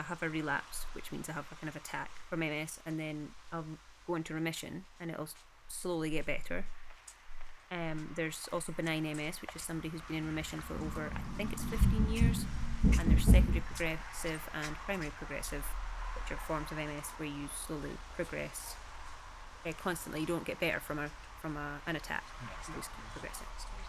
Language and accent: English; Peebles, Scotland, United Kingdom; I am originally from Peebles in the Scottish Borders.